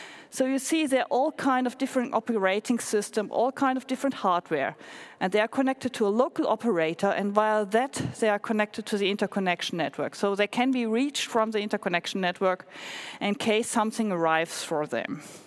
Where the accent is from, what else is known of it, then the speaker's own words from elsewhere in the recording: Finland; I'm from Finland. Well, I live nowadays in Finland